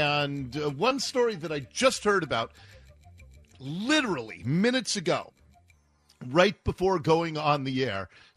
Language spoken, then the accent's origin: English; Seattle, Washington, United States; I grew up in Ballard, and Seattle was a very tight-knit community when I was growing up. And we had multi-generational families.